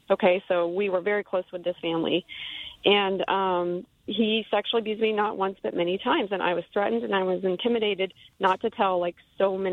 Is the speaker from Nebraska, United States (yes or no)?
no; Dallas, Texas, United States; I am from the Dallas, Texas area.